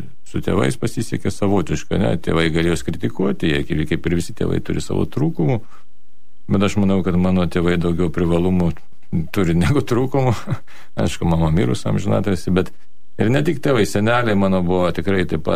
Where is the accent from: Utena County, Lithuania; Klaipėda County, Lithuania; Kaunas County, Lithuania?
Kaunas County, Lithuania; Kaunas; gimus Šiauliuose ir pagrindę augus Kaune. Tai ir mano vaikystė prabėgo Kaune, Kauno mieste. Aš pradžiu gyvenam centrinėje miesto daly, netoli. Tai vadinamo Soboro, Mickevičiaus gatvėje, tai ten tokie pirmieji metai prabėgo.